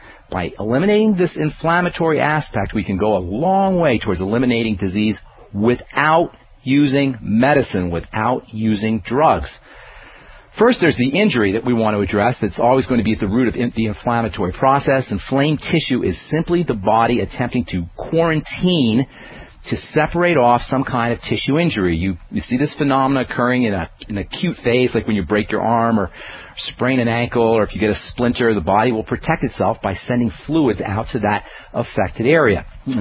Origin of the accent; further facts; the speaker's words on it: Boulder, Colorado, United States; I hail from Boulder, Colorado, and I specialize in using nutritional supplements